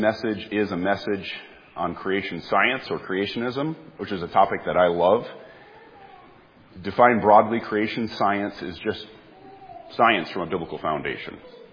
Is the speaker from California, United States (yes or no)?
no; Wisconsin, United States; And if you don't know it, I'm from Wisconsin.